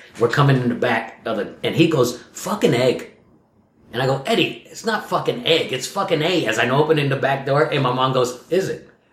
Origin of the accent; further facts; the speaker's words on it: Cleveland, Ohio, United States; I go, no, I'm from Cleveland. Everybody got pit bulls.